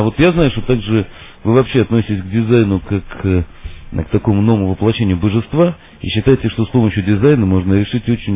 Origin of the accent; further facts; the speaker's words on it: Moscow, Russia; где я, будучи коренным москвичом, никогда не был и, надеюсь, никогда не буду